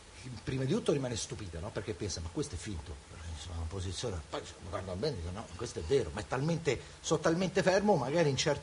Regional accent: Rome, Lazio, Italy; Ah, io sono di Roma. Nativo di Roma.

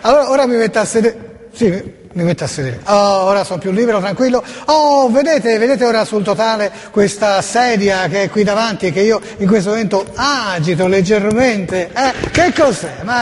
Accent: Florence, Tuscany, Italy; Io sono fiorentino e quindi giustamente parleremo di Firenze

